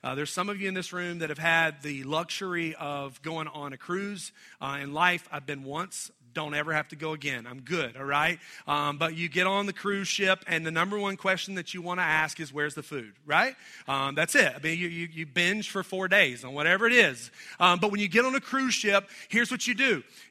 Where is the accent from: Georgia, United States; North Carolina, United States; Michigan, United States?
North Carolina, United States; Charlotte; I grew up in Charlotte. We would call those folks the West Side kids and other kids outside of town I grew up on.